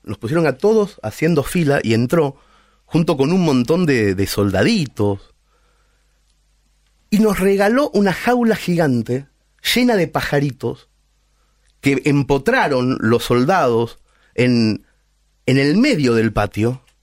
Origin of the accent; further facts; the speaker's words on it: Mercedes, Buenos Aires Province, Argentina; Mi pueblo natal se llama Mercedes, está en una llanura verde de la provincia de Buenos Aires